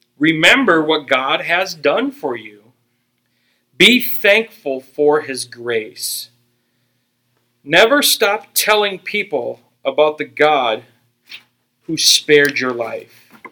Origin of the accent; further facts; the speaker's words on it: Ireland; I'm Irish.